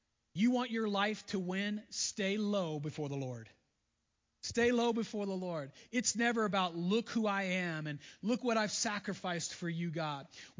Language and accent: English; Florida, United States; I grew up in Florida, you know that, and we were minutes from the beach, and I grew up on the Gulf side